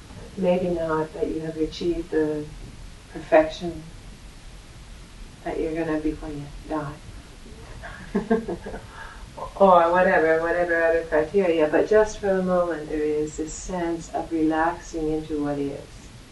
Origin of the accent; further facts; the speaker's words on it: Alberta, Canada; I was very fortunate as a child. I grew up in Alberta. Alberta is called Big Sky Country.